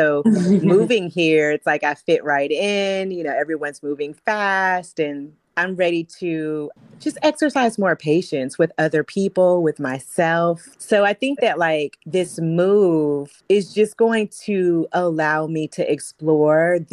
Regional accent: Midwest, United States; And my tolerance for it has lowered considerably, although I'm from the Midwest.

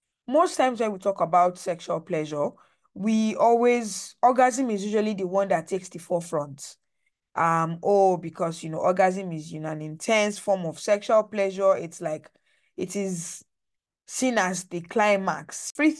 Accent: Nigeria; my experience growing up in Nigeria

